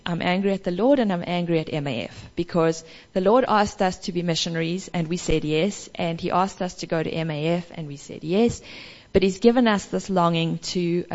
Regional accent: South Africa; now in Papua New Guinea; We're sitting in Papua New Guinea, but we're South African citizens.

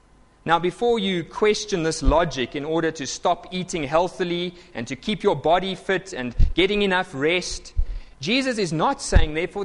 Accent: South Africa; And being South African friendly

